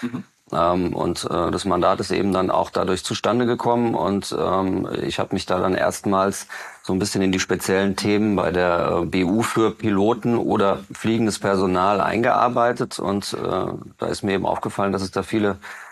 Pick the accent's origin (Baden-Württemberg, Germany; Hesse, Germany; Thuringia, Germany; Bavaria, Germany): Hesse, Germany; Wir kommen aus dem Frankfurter Raum, da ist natürlich der größte deutsche Flughafen, und in dem kleinen Ort, wo ich eben wohne, in Seeheim-Jugenheim